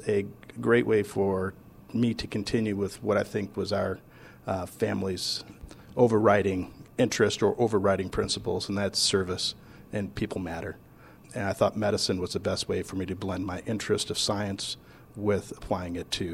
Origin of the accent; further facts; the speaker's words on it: Michigan, United States; I grew up in the Midwest as well, northern Michigan. My parents were small business owners, packaged liquor store, near the Straits of Mackinac, in a very rural area